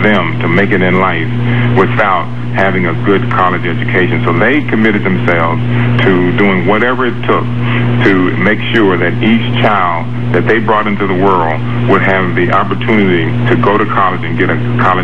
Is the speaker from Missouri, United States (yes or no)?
no; Gary, Indiana, United States; From growing up in Gary, Indiana, with my parents both stressing the importance of education.